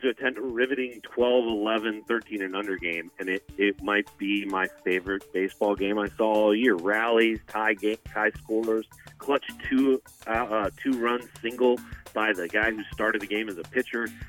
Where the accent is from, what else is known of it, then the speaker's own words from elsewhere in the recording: Denver, Colorado, United States; I was able to cover a Stanley Cup Finals in my hometown, and see that.